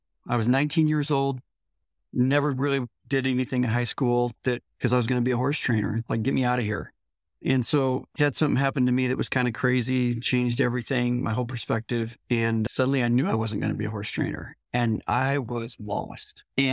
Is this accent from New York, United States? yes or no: no; Gardner, Kansas, United States; Pretty much. I grew up in Gardner, which is the town right now. I moved a mile and a half from where I grew up.